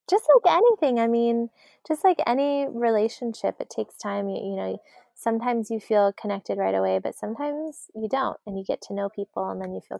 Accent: Arizona, United States; You know, we grew up in Arizona, so that kind of Native American foundation is in us as well.

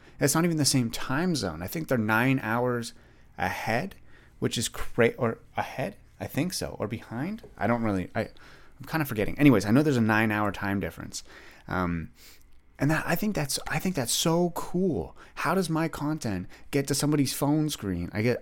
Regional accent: Greeley, Ontario, Canada; I think I said that I grew up like a little bit outside of Ottawa. I grew up in Greeley, for those who don't know.

